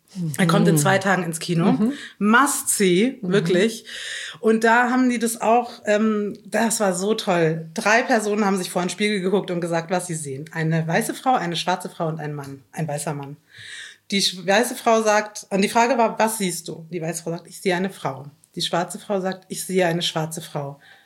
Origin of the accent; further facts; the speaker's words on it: Bavaria, Germany; Ich bin am Chiemsee in Bayern aufgewachsen. Ich war jeden Tag im Wasser. Ich war jeden Tag im Wald. Ich war in der Waldorfschule.